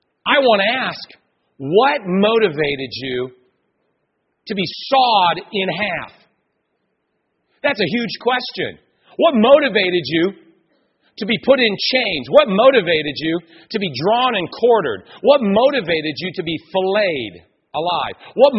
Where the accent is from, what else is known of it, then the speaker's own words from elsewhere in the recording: United States; as an American, as a human being, I couldn't have been more proud of my country